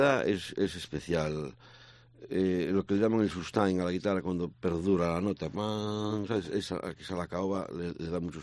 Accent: Ferrol, Galicia, Spain; born there; De hecho, yo nací en el Puente de Caranza.

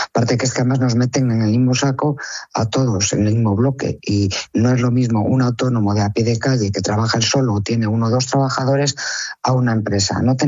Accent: León, Castile and León, Spain; Yo soy de León y os puedo decir que tengo un centro de belleza, lo tengo en el centro de León

